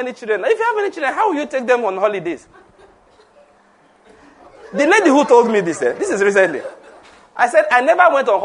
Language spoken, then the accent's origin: English; West, Nigeria; I grew up in the West.